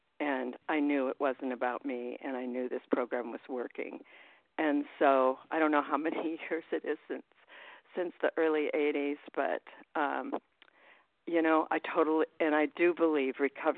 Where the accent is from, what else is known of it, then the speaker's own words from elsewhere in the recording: Arizona, United States; Yeah, I'm … I'm from Arizona